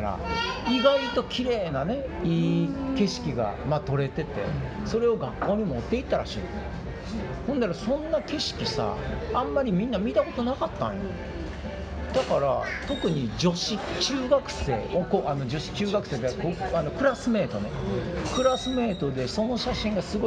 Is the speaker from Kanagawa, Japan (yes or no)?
no; Niigata, Japan; 新潟に生まれ育って、でも新潟のね、まあ干拓、